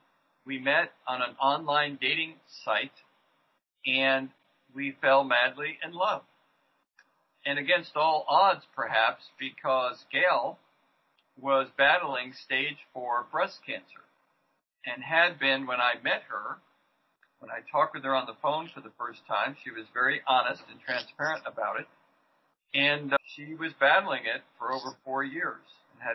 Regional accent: Franklin Square, New York, United States; I grew up in Franklin Square, New York, which is about 25 miles east of New York City on Long Island.

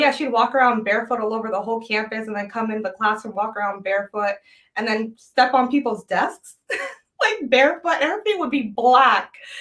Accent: New Jersey, United States; accent: Jersey; So here, so, you know, sometimes you hear my Jersey accent.

